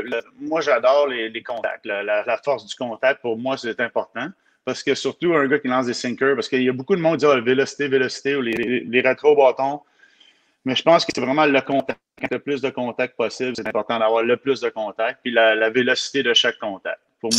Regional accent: Mascouche, Quebec, Canada; je viens de Mascouche Beach

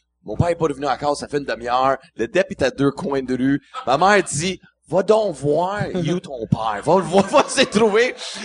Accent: Edmonton, Alberta, Canada; born there; also born or lived in Cornwall / Alexandria / North Lancaster / Prince George; Pour vrai, je suis né à Edmonton, je suis baptisé à Juliette. Fait que j'ai fait, tu sais, j'ai habité partout. Là, pour vrai, Cornwall, Alexandria, North Lancaster, Ontario, Prince George, en Colombie-Britannique. J'ai fait 27 écoles, déménagé 52 fois.

